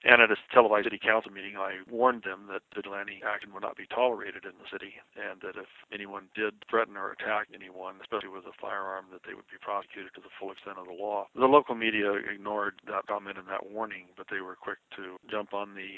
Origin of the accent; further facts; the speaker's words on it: San Bernardino, California, United States; But when I grew up in San Bernardino, it was a wonderful place to grow up. It was a great community, and still is.